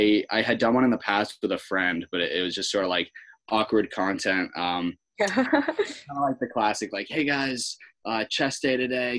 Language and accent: English; Natick, Massachusetts, United States; I'm from Natick, Mass. I'm at school. I'm at UMass, so I'm in Amherst.